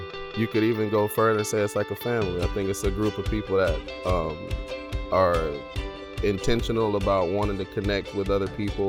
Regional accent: Atlanta, Georgia, United States; I'm from Atlanta, and I make soul-influenced R&B pop music.

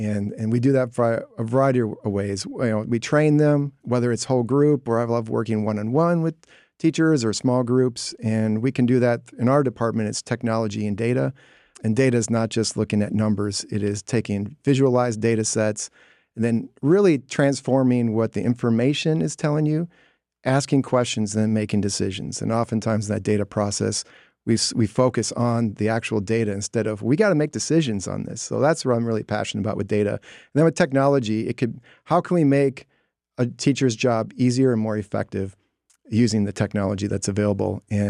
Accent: Minnesota, United States; now in Georgia, United States; Originally, I am from Minnesota. That's where my parents had settled.

